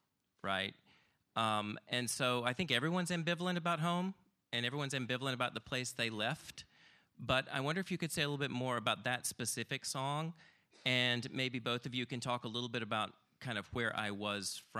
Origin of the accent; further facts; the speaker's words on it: Rome, Georgia, United States; I'm from Rome, Georgia. So I'm thinking about, I always say all roads lead from Rome.